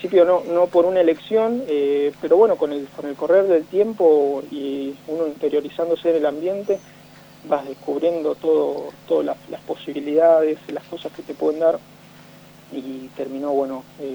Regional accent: Salta, Argentina; soy Salta Capital. Viví, bueno, casi toda mi vida salteña en Ciudad del Milagro, es un barrio al norte de la capital salteña, y bueno, me crié ahí desde chiquito.

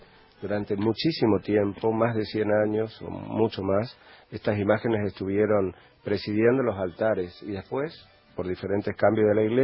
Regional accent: Argentina

